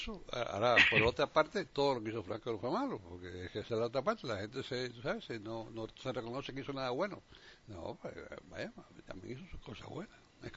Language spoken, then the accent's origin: Spanish; Cuba; cuando yo crecí en Cuba, había muchos españoles exiliados